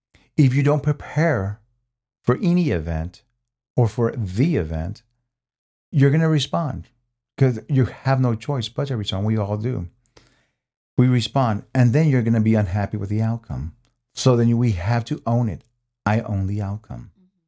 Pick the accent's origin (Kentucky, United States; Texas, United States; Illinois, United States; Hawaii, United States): Texas, United States; Houston; Growing up in Southeast Houston, a lot of people would say it was rough.